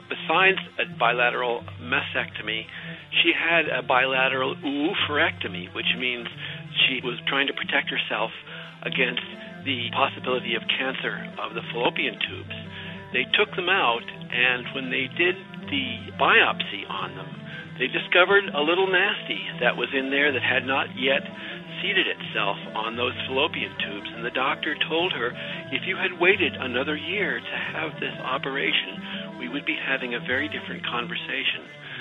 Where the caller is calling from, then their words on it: Woodstock, Connecticut, United States; I'm calling from Woodstock, Connecticut.